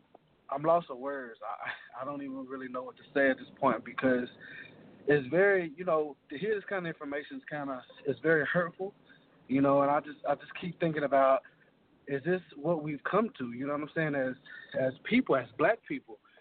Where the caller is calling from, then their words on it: Fort Worth, Texas, United States; I'm calling from Fort Worth, Texas.